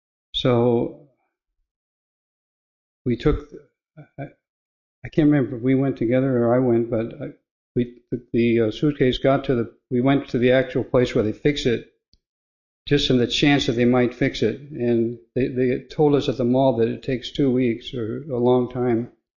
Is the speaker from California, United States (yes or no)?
yes; Los Angeles, California, United States; So I grew up in Los Angeles and we were a little late coming on the freeway towards the LA Temple.